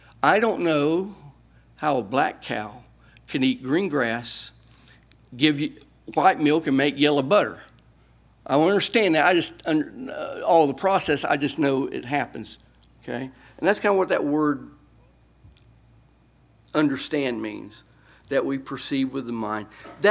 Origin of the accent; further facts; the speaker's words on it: United States; That because I'm American, they said, well, we're going to get money out of them.